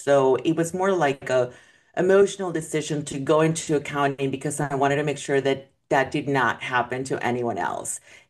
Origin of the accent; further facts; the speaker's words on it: Mexico; So I grew up in Mexico and I went to private school. I went to a private Catholic school